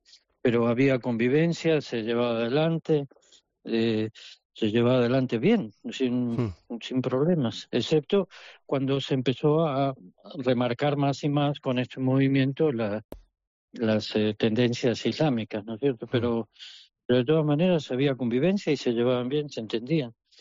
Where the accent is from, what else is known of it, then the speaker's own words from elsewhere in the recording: Argentina; now in Palestine; Yo soy de la Argentina